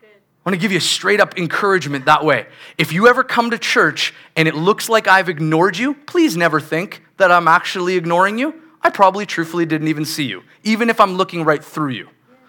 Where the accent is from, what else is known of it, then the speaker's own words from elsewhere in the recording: White Rock, British Columbia, Canada; now in Cloverdale, Canada; I never wanted to move to Cloverdale either. I grew up in White Rock. I love beaches.